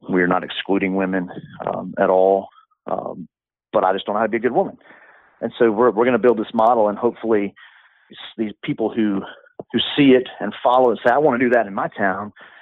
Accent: Greenwood, South Carolina, United States; we have a really cool facility here in my hometown of Greenwood, South Carolina

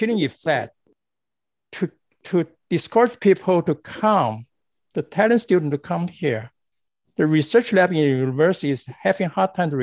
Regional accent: Taiwan; now in United States; Many want to stay in this country as I do. I came from Taiwan. And my choice to come here to stay, I graduated, worked for Bell Labs.

